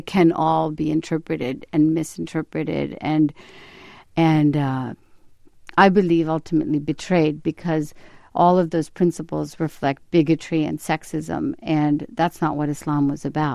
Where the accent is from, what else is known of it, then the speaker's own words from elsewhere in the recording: Morgantown, West Virginia, United States; A man last night in my hometown of Morgantown